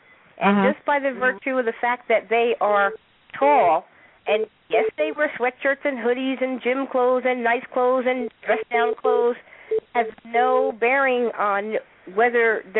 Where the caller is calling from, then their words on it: Bermuda; Yes, I'm calling in from Bermuda.